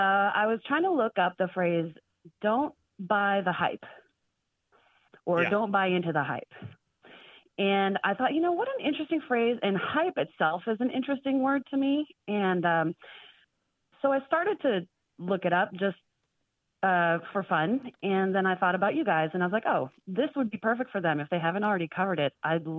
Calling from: Los Angeles, California, United States; I'm calling from Los Angeles.

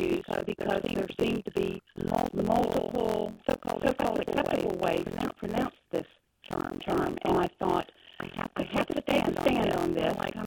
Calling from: Valdosta, Georgia, United States; I'm calling from Valdosta, Georgia.

